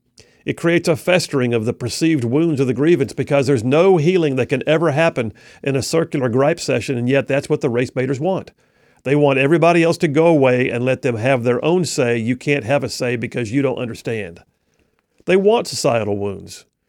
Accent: United States; I'm an American, but I've got a right and an ability to form an opinion about foreign policy.

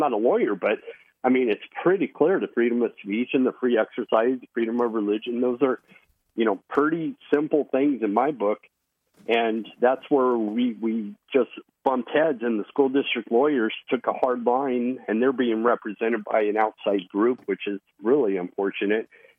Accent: United States; but as an American, I just knew everything about it was wrong.

